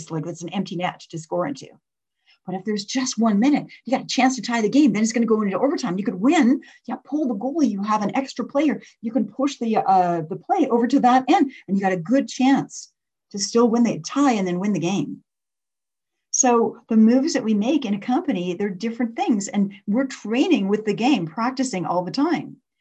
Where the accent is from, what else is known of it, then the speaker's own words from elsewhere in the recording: Edmonton, Alberta, Canada; I grew up in Edmonton when Wayne Gretzky was, you know, the great one.